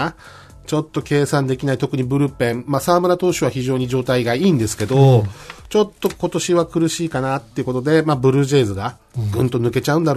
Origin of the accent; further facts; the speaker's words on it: Atlanta, Georgia, United States; アトランタで生まれ育って、はい、小さな頃から、あの、フルトンカウンティ、はい、あの、オリンピックの会場だった、はい、あそこに通って